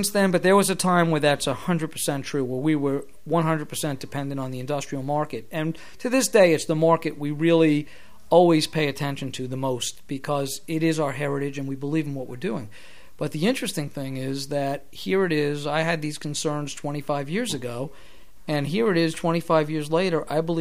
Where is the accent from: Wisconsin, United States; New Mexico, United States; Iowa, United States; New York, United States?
New York, United States; New York City; And remember, we're from New York City where things are vertical, not horizontal.